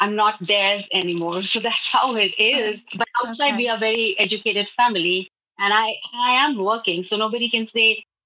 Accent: India; moved away as an adult; So I'm actually coming from India, and I was married, and I am married actually, and I have two daughters. I came from India in 2014 to this country.

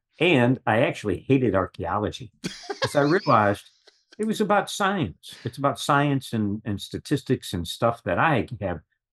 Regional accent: Rochester, New York, United States; And then the other influence, though, in growing up in Rochester, beyond just the obvious of Kodak, is the George Eastman Museum.

